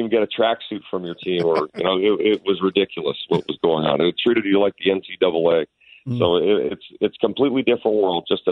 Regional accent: Edmonton, Alberta, Canada; went to the Edmonton Oilers. I grew up as a season ticket holder there.

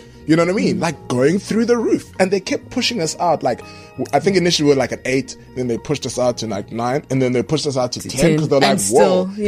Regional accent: Zimbabwe; So originally from Zimbabwe.

